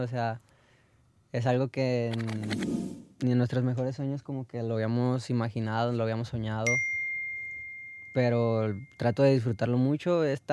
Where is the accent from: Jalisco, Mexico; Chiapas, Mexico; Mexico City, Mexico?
Jalisco, Mexico; Guadalajara; Mi infancia en Guanatos. Pues muy normal, la neta.